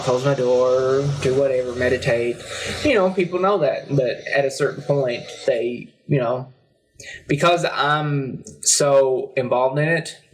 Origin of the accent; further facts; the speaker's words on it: Salyersville, Kentucky, United States; now in West Liberty, United States; I'm transplant. I'm from Sayersville, though.